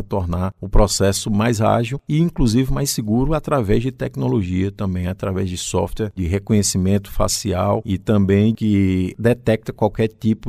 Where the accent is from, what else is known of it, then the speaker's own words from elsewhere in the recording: Paraíba, Brazil; como paraibano a gente tem que trabalhar para poder melhorar o que é nosso